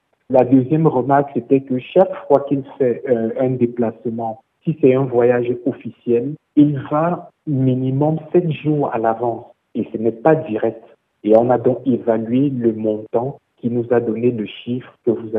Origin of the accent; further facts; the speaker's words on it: Cameroon; Moi, je suis Camerounais, je vis au Cameroun